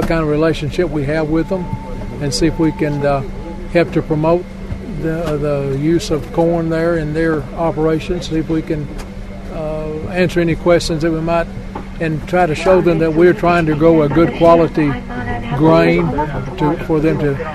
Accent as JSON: {"language": "English", "town": "Mayfield", "region": "Kentucky", "country": "United States", "said": "I'm from Mayfield, Kentucky, right in the western part of Kentucky. Grow corn, soybeans, wheat."}